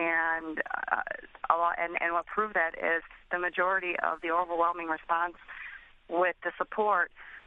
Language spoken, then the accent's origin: English; United States; I've never, ever in my life of being born and raised in America ever felt like a second-class citizen.